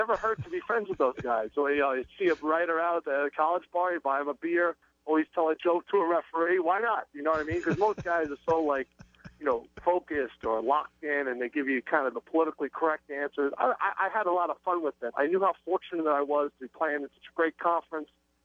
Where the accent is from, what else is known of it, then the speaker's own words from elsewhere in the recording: New York, United States; accent: New York; My New York accent at times when I say water or Fosta, you know, it's pretty bad.